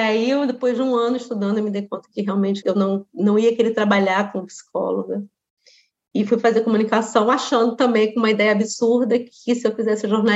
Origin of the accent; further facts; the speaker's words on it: Brazil; um pertencimento à língua portuguesa e ao que o Brasil me trouxe através dessa linguagem, que foi onde eu cresci, foi onde foi a minha socialização.